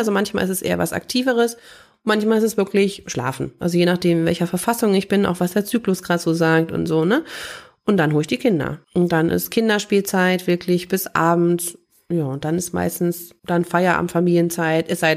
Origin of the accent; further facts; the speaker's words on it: East Germany, Germany; Ich bin in der DDR groß geworden, beziehungsweise meine Eltern. Also ich war noch zu jung, um das zu verstehen. Also dann ist die Mauer schon gefallen